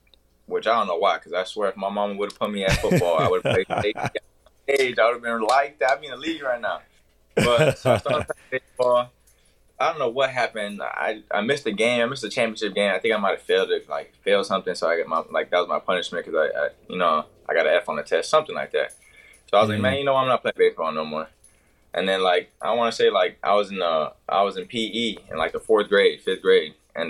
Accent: Miami, Florida, United States; so growing up in Miami, since it's not really big on, like, basketball

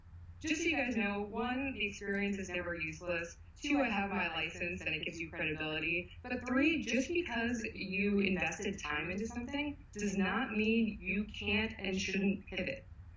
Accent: Calabasas, California, United States; I grew up in Calabasas.

